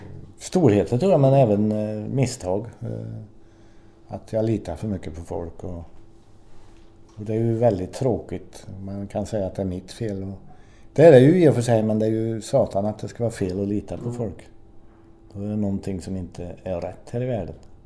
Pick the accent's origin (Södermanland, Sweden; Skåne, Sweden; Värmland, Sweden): Värmland, Sweden; Torsby; När jag växte upp i Torsby och säger att jag började skolan 6-7 år och så vidare.